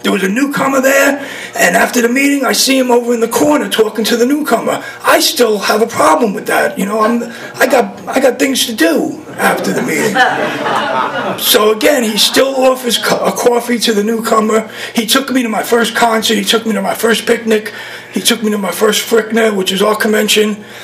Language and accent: English; New York City, New York, United States; I grew up in New York City. This ain't a Florida accent, by the way.